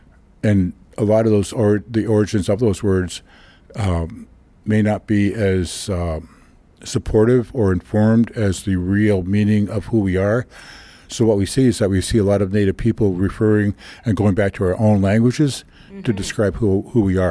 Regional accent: Niagara Falls, New York, United States; born there; I myself don't identify as American, even though I was born in Niagara Falls, New York, because of the sovereignty of our nations and Confederacy. So my citizenship is with the Cayuga Nation.

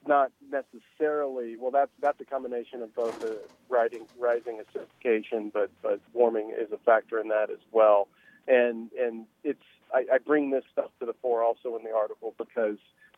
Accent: Washington, United States; Oregon, and Washington, my home state

